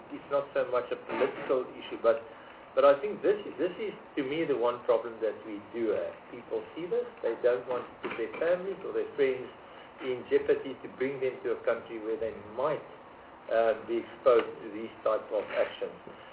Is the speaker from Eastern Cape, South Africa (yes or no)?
no; Northern Cape, South Africa; I'm coming from the Northern Cape. Now, I've been in Parliament for almost 10 years here.